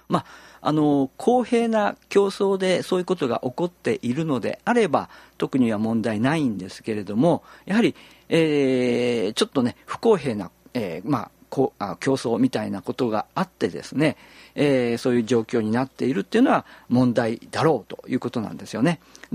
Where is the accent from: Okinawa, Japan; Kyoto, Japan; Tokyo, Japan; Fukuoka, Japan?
Kyoto, Japan; 地元の京都府なんかも、